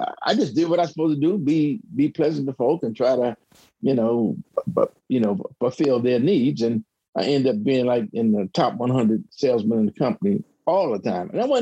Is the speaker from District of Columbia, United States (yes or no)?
yes; Washington, District of Columbia, United States; I'm an original Washingtonian. Grew up in Washington, D.C. Went to high school and college in D.C. as well.